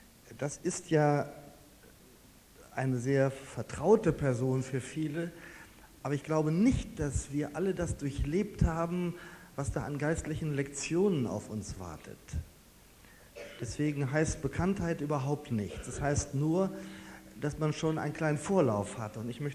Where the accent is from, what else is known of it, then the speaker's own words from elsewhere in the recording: North Rhine-Westphalia, Germany; Ich bin gebürtiger Westfale, bin im östlichsten Teil von Westfalen aufgewachsen, im Weser Bergland, habe dann an verschiedenen Orten studiert.